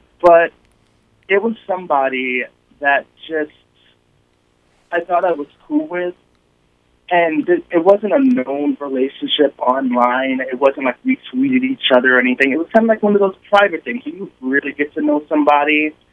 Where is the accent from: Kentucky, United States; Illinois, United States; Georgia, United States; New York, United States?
New York, United States; Brooklyn; Plus, I'm from Brooklyn, born and raised, so I have that Brooklyn attitude also.